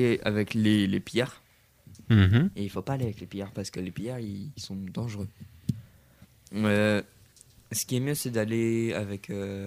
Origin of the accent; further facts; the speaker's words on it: Marseille, Provence-Alpes-Côte d'Azur, France; Non, mais non, mais c'est parce que je suis marseillais.